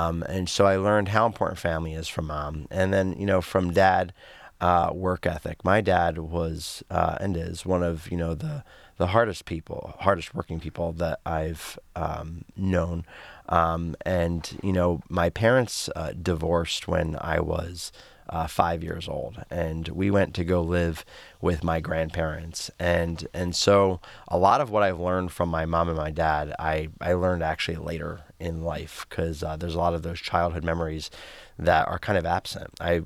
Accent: Philadelphia, Pennsylvania, United States; you can take the boy out of Philly, but you can't take Philly out of the boy. So my accent might come in a few times as we talk a little bit, if we talk too much about that city.

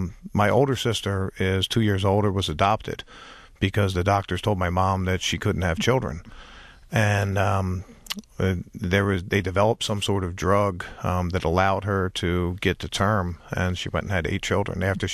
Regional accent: Baltimore, Maryland, United States; I grew up in Baltimore, one of nine kids. My dad was a cop.

